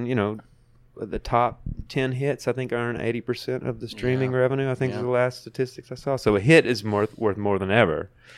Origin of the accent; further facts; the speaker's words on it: Mississippi, United States; also born or lived in Memphis; Yeah, I was born in Memphis, but raised in North Mississippi, right across the line.